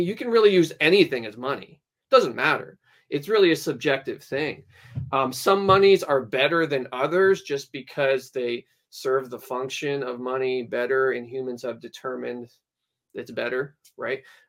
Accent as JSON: {"language": "English", "country": "Canada", "said": "Unfortunately, I'm from the Communist Republic of Canada, so no."}